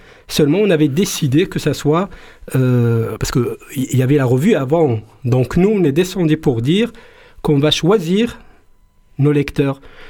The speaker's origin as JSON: {"language": "French", "town": "Marrakesh", "region": "Marrakesh-Safi", "country": "Morocco", "tie": "born or raised there", "said": "moi, je suis né, c'est vrai, à Safi. C'est une ville côtière, mais j'ai ouvert les yeux, disons, à Marrakech."}